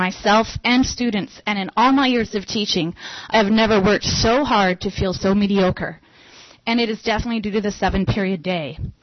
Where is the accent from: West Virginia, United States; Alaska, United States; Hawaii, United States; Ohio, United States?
Alaska, United States; Palmer; I am proud to be a product of the Matt Subaru school system. I was born and raised in Palmer, attended Swanson Elementary, Sherrod Elementary, Butte Elementary, Palmer Junior Middle School